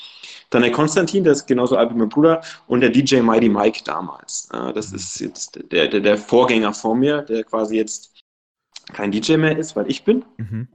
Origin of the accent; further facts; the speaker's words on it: Bamberg, Bavaria, Germany; Ich komme ja auch aus dem Hain. Ich bin ja Bamberger